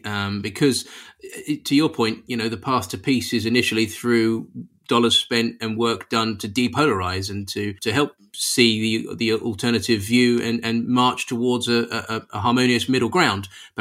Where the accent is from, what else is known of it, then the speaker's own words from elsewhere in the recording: United Kingdom; You know, I'm sitting here as a British male, 40-something, still trying to reconcile things like the Balfour Declaration